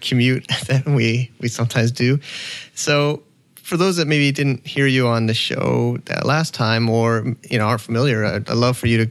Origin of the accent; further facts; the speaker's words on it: Connecticut, United States; I grew up in Connecticut where we had really rough winters with lots of snow